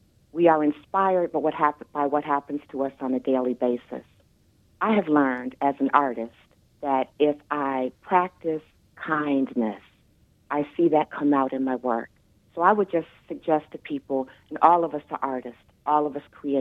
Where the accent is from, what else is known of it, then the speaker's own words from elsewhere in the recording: Washington, District of Columbia, United States; But growing up in Washington, D.C., I was able to babysit for many famous artists, including Lou Stovall and Sam Gilliam.